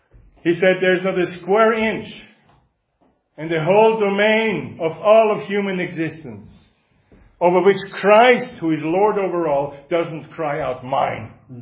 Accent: Linz, Upper Austria, Austria; So I was walking in my hometown of Linz many years ago in Austria.

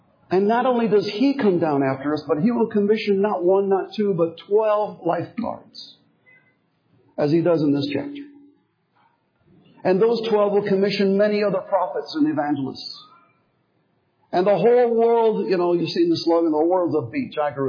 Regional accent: Florida, United States; Now, I was brought up in South Florida.

